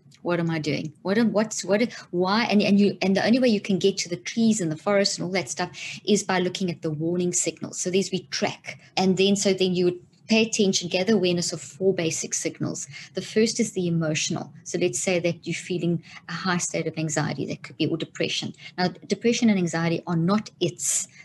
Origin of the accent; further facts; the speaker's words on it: South Africa; moved away as an adult; also born or lived in Zimbabwe; now in United States; Yes, I was born in Zimbabwe, and that country alone had enough problems and still has, and then grew up in South Africa and all my kids were born there. And we've been in the States now for 13 years. So I was in South Africa in the apartheid era and the transition and the post.